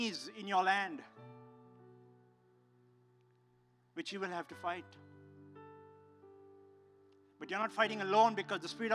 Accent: Sri Lanka; I'm just someone from Sri Lanka, a little island.

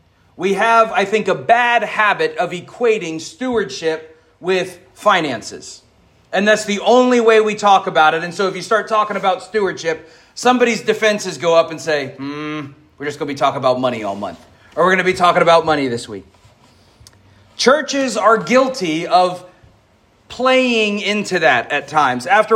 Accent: the South, United States; I'm from the South. It's kind of big down there.

